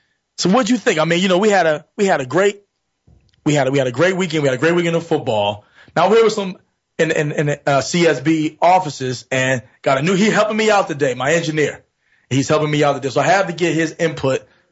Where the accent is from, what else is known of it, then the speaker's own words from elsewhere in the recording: Philadelphia, Pennsylvania, United States; I don't know if it's my football makeup or growing up in South Philly.